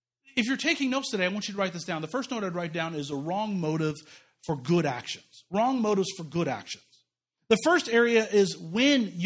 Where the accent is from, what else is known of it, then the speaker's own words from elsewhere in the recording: Kansas City, Missouri, United States; also born or lived in Overland Park, Kansas; I grew up in Kansas City, and when we moved out to the suburbs, out into Overland Park, which is just the snooty area in general